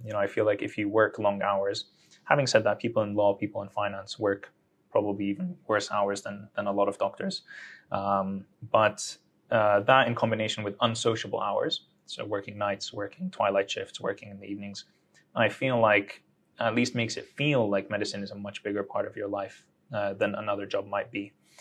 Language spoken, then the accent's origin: English; Greece; in Greece where I grew up and in the Arab world where I'm from